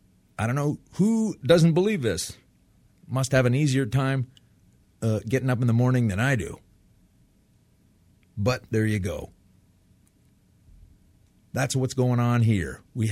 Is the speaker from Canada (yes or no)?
yes; Canada; and I'm coming from Canada here, and we laugh up here.